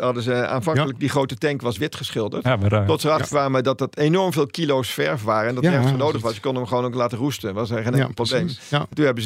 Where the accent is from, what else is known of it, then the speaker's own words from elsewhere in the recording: Belgium; Ik ben Belg.